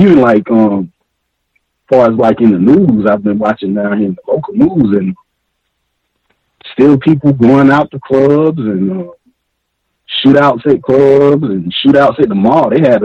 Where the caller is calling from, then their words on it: Atlanta, Georgia, United States; Greetings, everyone. I'm calling you from Atlanta, Georgia.